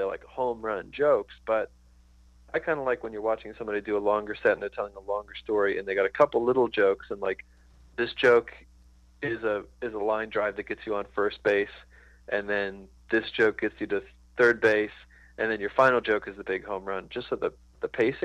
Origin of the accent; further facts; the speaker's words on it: Bethlehem, Pennsylvania, United States; also born or lived in Kleckner'sville; I was born in Bethlehem, Pennsylvania, which is a little town.